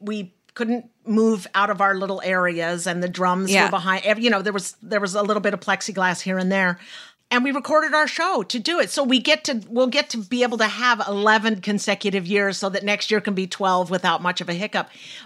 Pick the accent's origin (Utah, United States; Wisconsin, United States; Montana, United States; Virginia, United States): Utah, United States; Salt Lake City; now in New York, United States; there would not be a reason to live or leave Salt Lake City, Utah. I'm from Salt Lake City